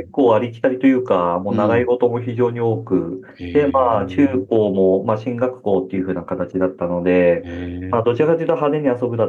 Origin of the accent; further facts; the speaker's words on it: Saga, Japan; born there; そうですね、生まれは九州の佐賀県になりますね。だいぶ田舎の方なんですが、はい。